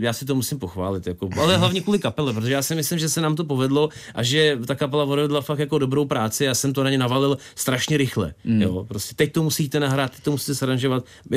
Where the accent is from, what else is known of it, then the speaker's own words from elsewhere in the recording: Most, Ústí nad Labem Region, Czechia; Pocházím z Mostu, kde je vlastně autodrom, je to trošku jako ostuda.